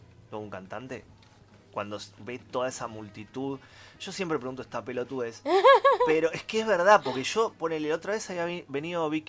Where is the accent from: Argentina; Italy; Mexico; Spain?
Argentina; Como argentino.